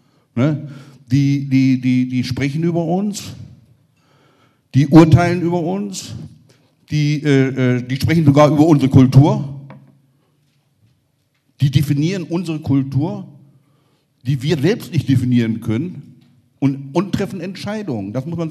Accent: Germany; für mein Land Deutschland in der Nationalmannschaft geboxt.

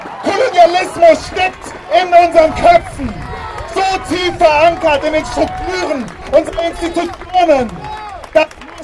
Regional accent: Hanover, Lower Saxony, Germany; Ich bin in Hannover-Linden aufgewachsen.

